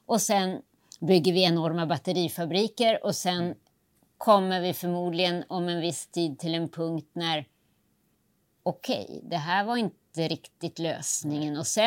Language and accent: Swedish; Skellefteå, Västerbotten County, Sweden; jag är från Skellefteå